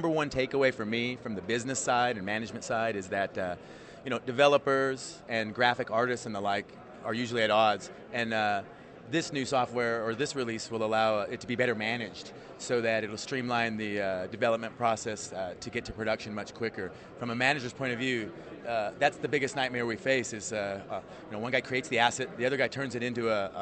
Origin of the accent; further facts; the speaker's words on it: Sunnyvale, California, United States; No, we're from Sunnyvale, California.